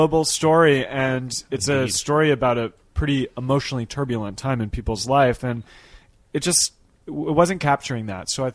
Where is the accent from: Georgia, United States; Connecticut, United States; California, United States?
California, United States; San Jose; I grew up in San Jose.